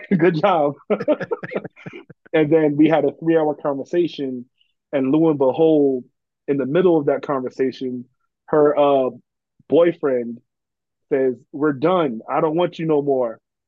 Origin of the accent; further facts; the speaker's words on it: New York, United States; So me being a New Yorker and her being from El Paso, Kansas is literally in the middle.